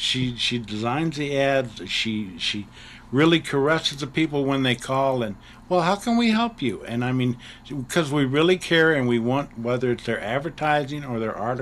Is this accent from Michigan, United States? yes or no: yes; Ann Arbor, Michigan, United States; I was raised in Ann Arbor